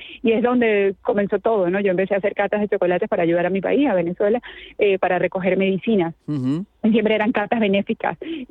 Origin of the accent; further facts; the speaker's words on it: Spain; Entonces, cuando yo hablo que vengo de España